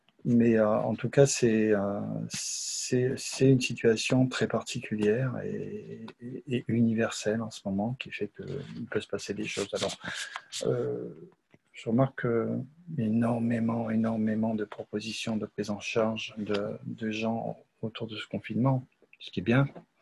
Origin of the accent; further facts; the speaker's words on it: Madagascar; now in Mayotte; Je pense à l'île d'à côté, hein, chez moi, à Madagascar par exemple, ou même ici dans des quartiers où très misérables, hein, encore, à Mayotte.